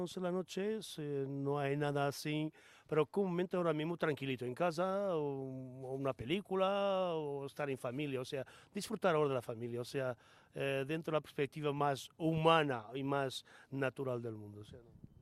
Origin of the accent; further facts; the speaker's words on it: Portugal; sobre todo en mi país, en Portugal, que como sabes es mucho más complicado, mucho más difícil